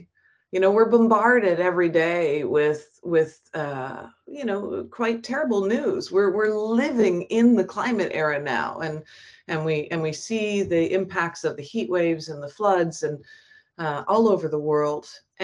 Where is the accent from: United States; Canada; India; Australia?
Canada; as a Canadian activist, as a white middle-class woman